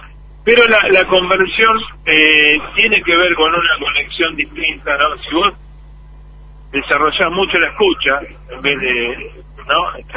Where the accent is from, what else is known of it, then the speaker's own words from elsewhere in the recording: Argentina; como argentino, qué sé yo, como mucha sangre, me llena de orgullo